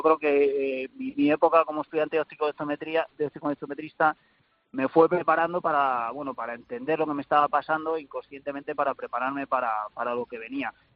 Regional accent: Buitrago del Lozoya, Community of Madrid, Spain; conseguí ver una prueba de triatlón que se celebró en Buitrago en Lozoya, en mi pueblo.

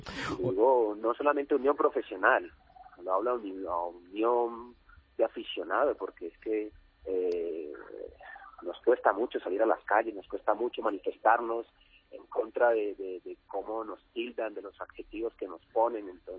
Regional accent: Colombia; haber vivido esto en primera persona y más en mi país

